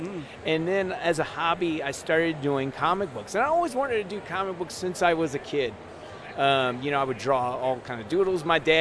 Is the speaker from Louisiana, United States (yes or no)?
yes; Louisiana, United States; moved away as an adult; also born or lived in California; now in Colorado, United States; so my wife and I, we moved to California from Louisiana. Stayed in around the San Francisco area for about 3 years. Then I had opportunity to move over here to Colorado. But originally, I just wanted to go back to home to Louisiana.